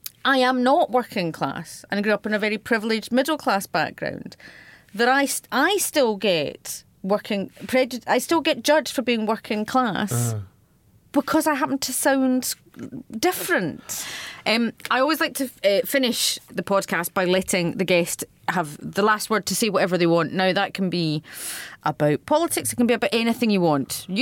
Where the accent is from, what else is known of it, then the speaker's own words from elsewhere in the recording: Scotland, United Kingdom; accent: Scottish; I've got a very posh... I can be very Scottish, but I also have a Radio 4 Scottish accent.